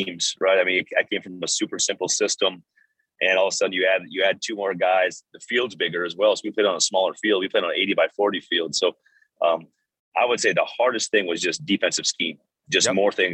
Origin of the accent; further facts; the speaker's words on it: South Dakota, United States; now in Minnesota, United States; So I grew up in South Dakota, we can Duck Duck Goose, but yeah.